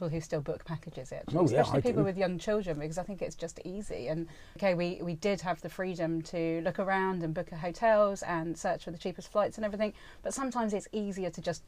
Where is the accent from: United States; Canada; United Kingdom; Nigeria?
United Kingdom; We're British people aren't very good with the whole, shall we tip?